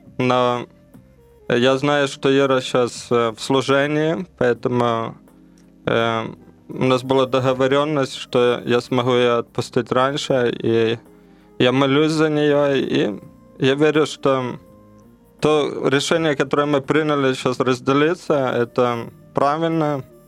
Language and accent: Russian; Ukraine; now in Papua New Guinea; что наш дом — это Папуа-Новая Гвинея. Мы себя уже чувствуем папуасами. И когда мы возвращаемся в Украину, мы с Украины, мы чувствуем себя уже некомфортно, чувствуем